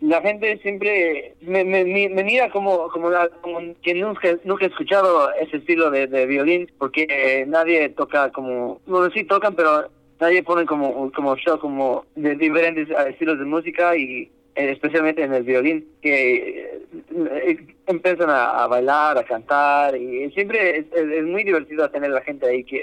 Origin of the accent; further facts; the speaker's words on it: Oaxaca, Mexico; Soy de Oaxaca, México.